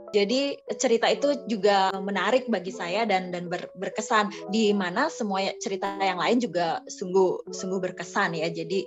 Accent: Bali, Indonesia; Tema-tema yang saya angkat juga melekat dengan akar saya sebagai orang Bali.

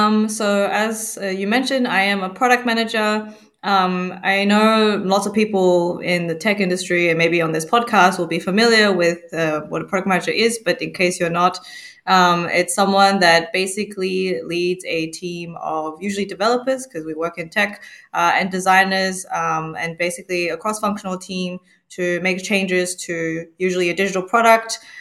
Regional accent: Australia; So how I got started in it, which was about 5 years ago, is I'm originally from Australia.

